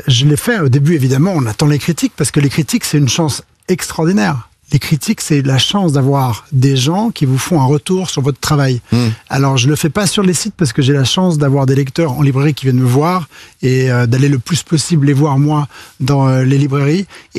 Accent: Switzerland; Et je suis, on rappelle que je suis suisse

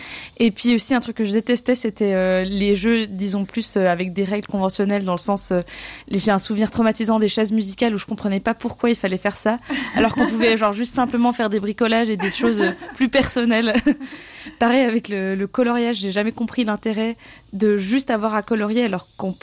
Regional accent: Lausanne, Vaud, Switzerland; J'ai grandi à Lausanne, j'ai grandi dans une famille d'artistes.

